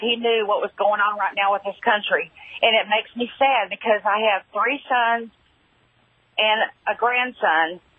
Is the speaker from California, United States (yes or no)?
yes; Sacramento, California, United States; born there; I was born in Sacramento at the Air Force Base.